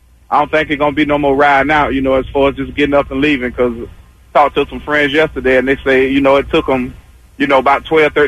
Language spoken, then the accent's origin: English; Fort Myers, Florida, United States; moved away; Yeah, I'm originally from Fort Myers. I've been in the Carolinas over 10, 15 years now